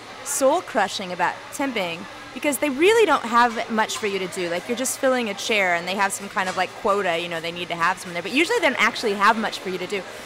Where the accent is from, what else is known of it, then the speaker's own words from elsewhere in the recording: United States; the only job you can get in Amsterdam as an American without any kind of work papers